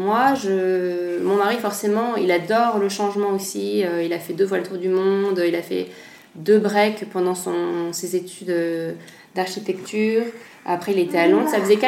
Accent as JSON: {"language": "French", "town": "Nice", "region": "Provence-Alpes-Côte d'Azur", "country": "France", "tie": "born there", "said": "Parce que je suis née à Nice, non pas que je me sente niçoise du tout."}